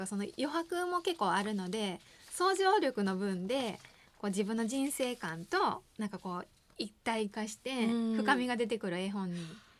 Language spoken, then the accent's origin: Japanese; Iwaoka, Hyogo, Japan; それがまた私の生まれ故郷の岩岡の畑やったんですよ。